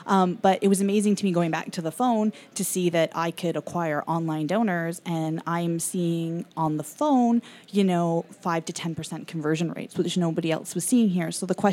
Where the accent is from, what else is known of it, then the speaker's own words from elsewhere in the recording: Ottawa, Ontario, Canada; And I'm from Ottawa.